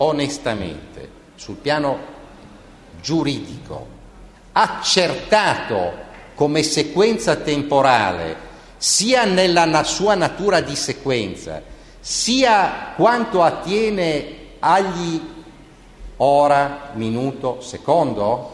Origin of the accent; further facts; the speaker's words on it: Genoa, Liguria, Italy; siamo di Genova, probabilmente abitiamo tutti più o meno in centro